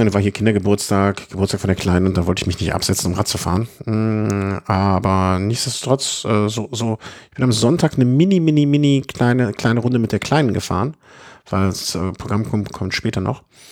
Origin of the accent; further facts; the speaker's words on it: Cologne, North Rhine-Westphalia, Germany; für mich als Kölner auch